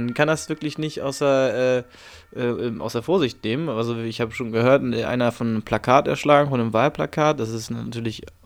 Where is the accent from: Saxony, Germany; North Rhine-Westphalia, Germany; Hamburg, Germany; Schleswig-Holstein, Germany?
Hamburg, Germany; Hier in Hamburg kriegt man das kriegt man auch ein bisschen mit, aber eigentlich ist man ja ein richtig, richtiges norddeutsches Kind hier.